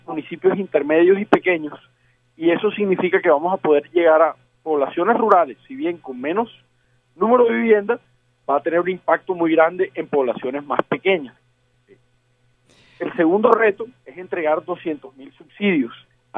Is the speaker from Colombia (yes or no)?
yes; Colombia; nosotros, como colombianos, hacemos un esfuerzo